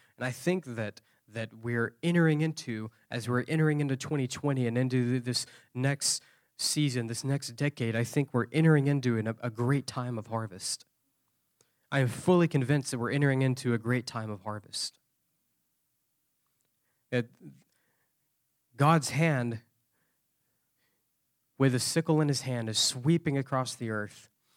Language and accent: English; Georgia, United States; I was ministering in my home state of Georgia.